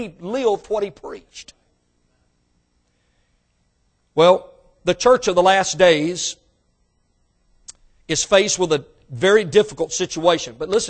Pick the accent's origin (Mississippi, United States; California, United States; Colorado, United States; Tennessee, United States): Mississippi, United States; Now listen, I was raised in Mississippi and I know what a cotton field looks like.